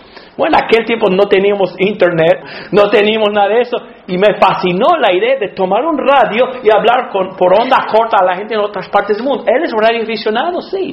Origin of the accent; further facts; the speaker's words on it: Alabama, United States; Cuando yo tenía como 10 años, en la iglesia donde me crié, ahí en Alabama